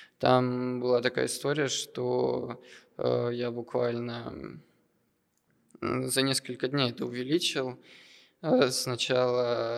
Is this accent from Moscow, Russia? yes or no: no; Chelyabinsk, Chelyabinsk Oblast, Russia; Я, кстати, сам из Челябинска, поэтому это добывается недалеко от места, где я родился.